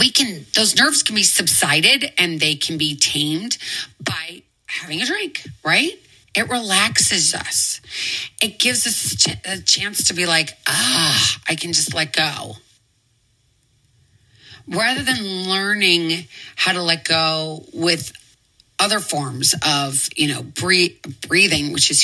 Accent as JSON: {"language": "English", "region": "Midwest", "country": "United States", "tie": "born or raised there", "said": "I know for me growing up in the Midwest, growing up, we had to know what we were going to do in case of a tornado."}